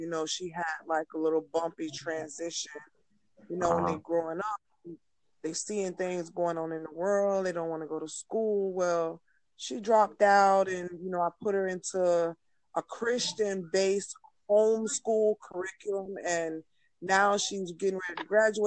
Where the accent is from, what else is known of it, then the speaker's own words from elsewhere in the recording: Florida, United States; And I'm basically, I'm from Florida.